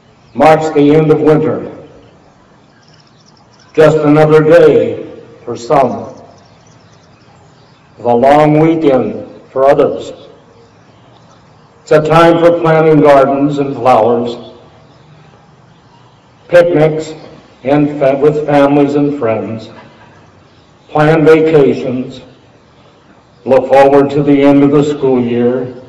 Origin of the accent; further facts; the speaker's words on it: Erie, Pennsylvania, United States; As a youngster growing up in Erie, PA, I vividly recall the activities surrounding Memorial Day.